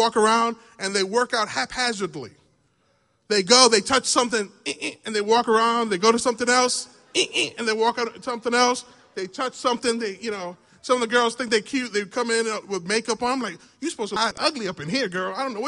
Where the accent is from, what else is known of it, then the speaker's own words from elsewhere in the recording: New York, United States; I'm from New York. There's crowds everywhere.